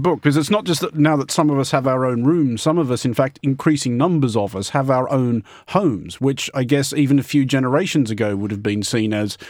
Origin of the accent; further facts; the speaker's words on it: Australia; I mean, I grew up in Australia where you are much more inclined to know who your neighbours are